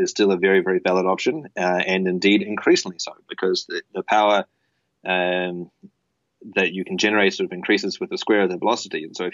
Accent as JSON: {"language": "English", "country": "New Zealand", "said": "I'm there from New Zealand"}